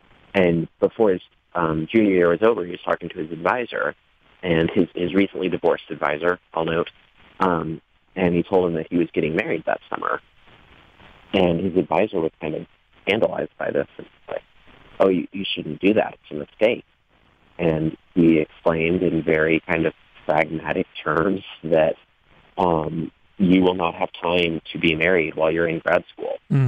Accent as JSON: {"language": "English", "town": "Lincoln", "region": "Nebraska", "country": "United States", "tie": "born there", "said": "I was born in Lincoln, and so I was able to find work here after I graduated."}